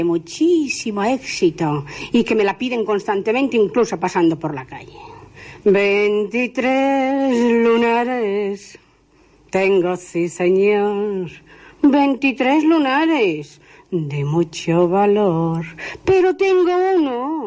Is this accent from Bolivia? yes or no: no; Sabadell, Catalonia, Spain; born there; En Sabadell.